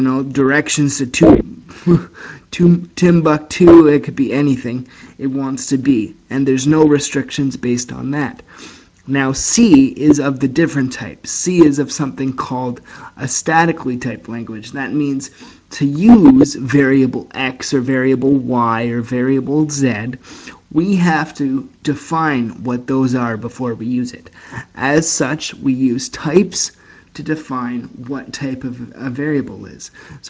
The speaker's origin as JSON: {"language": "English", "country": "Canada", "said": "I'm from Canada"}